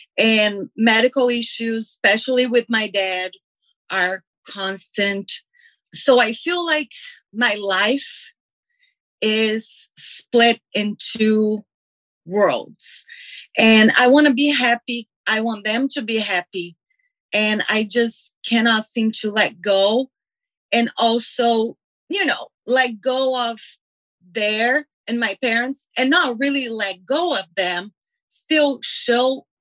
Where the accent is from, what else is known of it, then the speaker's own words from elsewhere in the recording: Brazil; now in United States; I have a career here in the United States. I'm originally from Brazil. I moved here 8 years ago